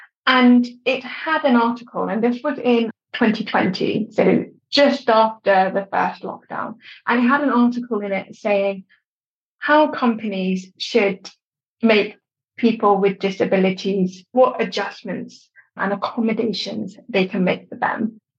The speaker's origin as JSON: {"language": "English", "region": "London", "country": "United Kingdom", "tie": "born there", "said": "So I was born in London. I'm 28 years old."}